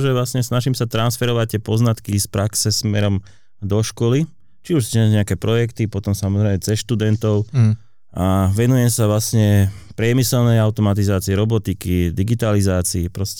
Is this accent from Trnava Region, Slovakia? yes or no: yes; Trnava, Trnava Region, Slovakia; že je v Trnave, a ja som Trnavčan